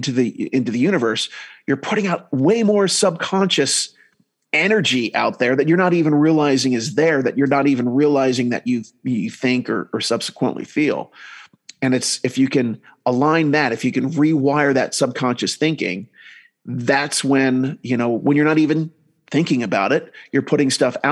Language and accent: English; New Jersey, United States; now in Utah, United States; Even though I grew up in New Jersey, then I wound up moving to Utah.